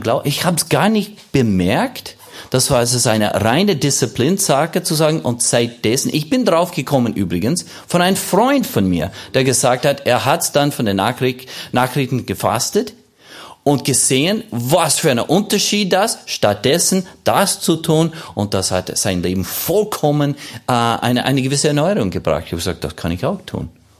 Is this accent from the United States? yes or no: yes; Oregon, United States; German is a second language; Ich kann die Zeitung von meiner Heimat in Oregon lesen.